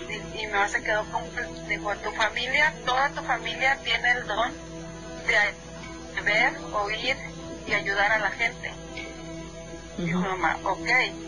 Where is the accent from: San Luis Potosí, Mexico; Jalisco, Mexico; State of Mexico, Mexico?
San Luis Potosí, Mexico; Nosotros somos originarios de San Luis Potosí.